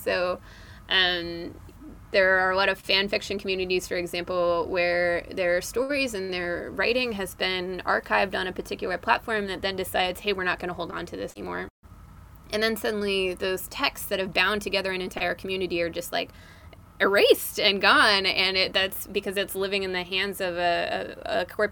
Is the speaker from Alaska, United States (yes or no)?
no; California, United States; So I grew up in the Bay Area. I grew up in the East Bay.